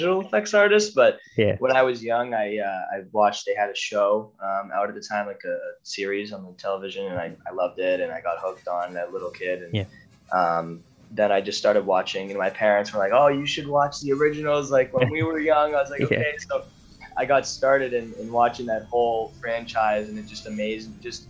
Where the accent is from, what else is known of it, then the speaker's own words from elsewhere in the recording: Waltham, Massachusetts, United States; I'm from Waltham, Massachusetts. That's from the United States. And I've lived there my whole life so far.